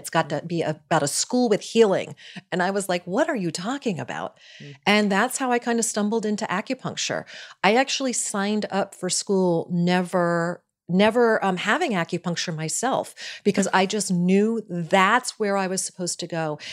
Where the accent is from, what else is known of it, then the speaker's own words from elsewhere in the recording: East Coast, United States; And, you know, I'm from the East Coast. I'm 52